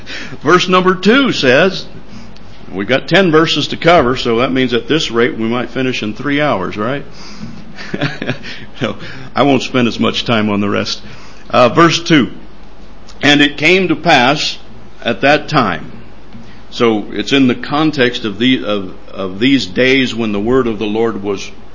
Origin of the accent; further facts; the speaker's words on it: United States; I don't have any regrets growing up in America. I'm not ashamed to call myself an American.